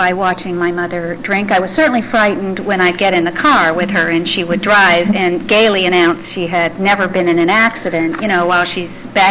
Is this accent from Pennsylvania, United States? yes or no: no; Iowa, United States; born there; I was born in Iowa. And I was born to a middle-class family. I had a reasonably ordinary upbringing, except for a couple of things.